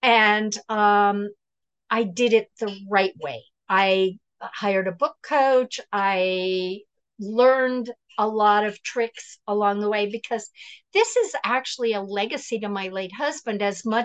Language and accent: English; New York, United States; And I grew up outside of New York City, so I had a lot of male and female friends who were Jewish.